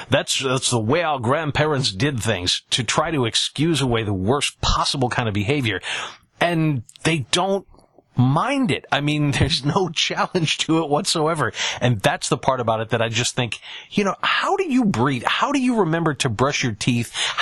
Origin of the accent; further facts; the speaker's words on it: Buffalo, New York, United States; I'm a Bills fan. I grew up in Buffalo.